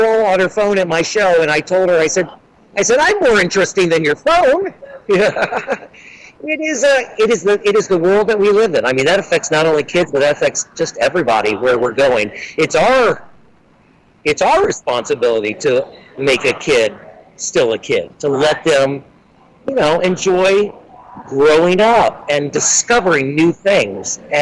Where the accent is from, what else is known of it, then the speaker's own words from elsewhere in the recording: Findlay, Ohio, United States; And I grew up in Findlay. So I certainly am not too far.